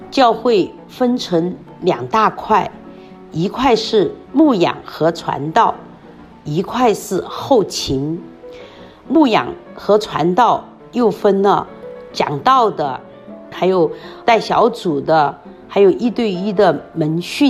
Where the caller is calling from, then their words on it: Sichuan, China; 我是来自四川的